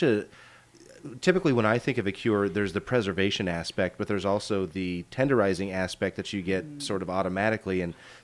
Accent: Midwest, United States; because I'm from the Midwest and we did not have salmon growing up.

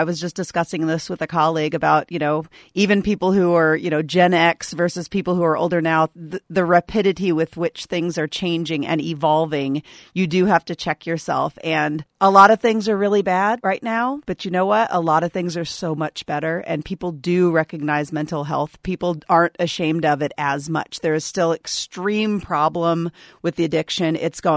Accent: Kansas City, United States; But I grew up in Kansas City, where we had Worlds of Fun.

